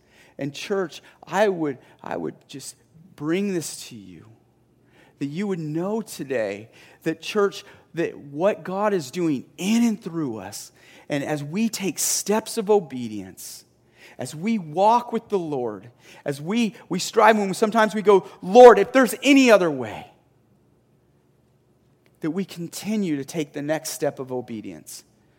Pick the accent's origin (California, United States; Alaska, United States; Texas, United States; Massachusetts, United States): Texas, United States; born there; I was born in Texas. Sometimes I go, but then you're like, "I live in Texas."